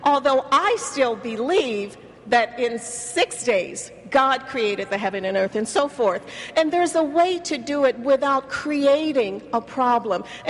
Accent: Louisville, Kentucky, United States; I want to say welcome to Louisville, everyone. This is my town. This is my hometown. I grew up here.

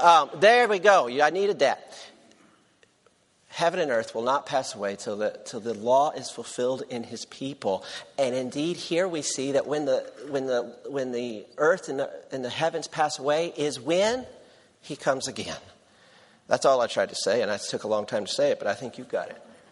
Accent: Tennessee, United States; So I'm from Tennessee, so this is not that early to me.

